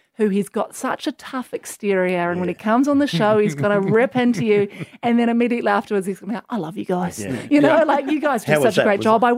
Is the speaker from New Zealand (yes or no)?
yes; New Zealand; And I will say, when I'm in Australia, I don't mind. But when I go back to New Zealand, I'm like, oh, I hate that when they do that.